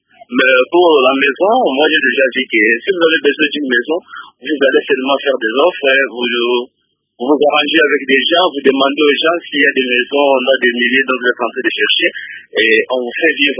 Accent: Bunia, Ituri, DR Congo; chez nous à Bounia, on ne connaît pas tellement ces gens de choses

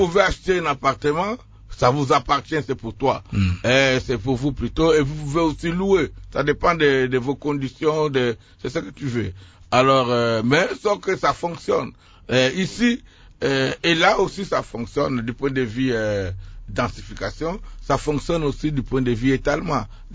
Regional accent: DR Congo; Par exemple, chez nous, en République démocratique du Congo, je trouve une confusion totale

